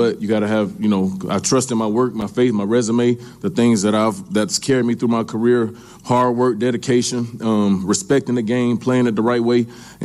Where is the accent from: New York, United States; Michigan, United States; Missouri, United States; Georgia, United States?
Georgia, United States; Atlanta; now in Chicago, United States; Atlanta was my hometown, is my hometown, with or without the Falcons. Atlanta will always have a special place in my heart